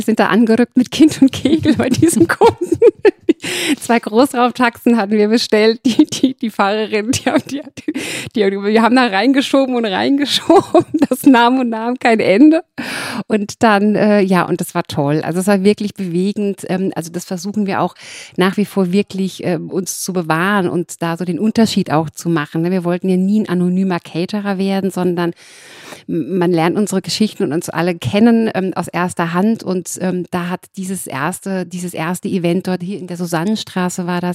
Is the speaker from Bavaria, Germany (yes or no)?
no; Hesse, Germany; now in Hamburg, Germany; Nein, ich komme aus Hessen.